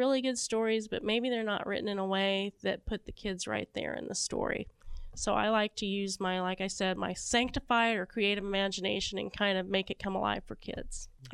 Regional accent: Dayton, Ohio, United States; I grew up in the Dayton area, and we used to drive to my grandma's house in Kentucky

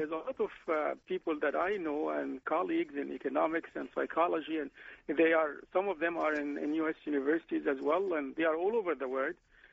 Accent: Somalia; I'm originally from Somalia

